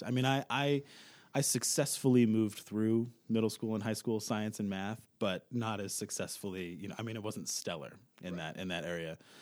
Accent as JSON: {"language": "English", "town": "Spencerport", "region": "New York", "country": "United States", "tie": "born or raised there", "said": "So I grew up in just outside Rochester, New York."}